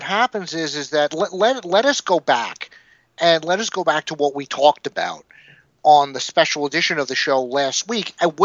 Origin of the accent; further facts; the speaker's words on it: Brooklyn, New York, United States; in my hometown, yes.